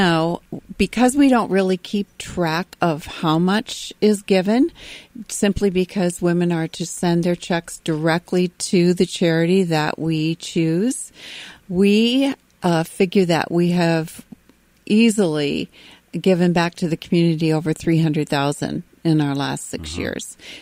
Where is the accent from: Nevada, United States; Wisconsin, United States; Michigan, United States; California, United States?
Michigan, United States; Jackson; Jackson, my hometown.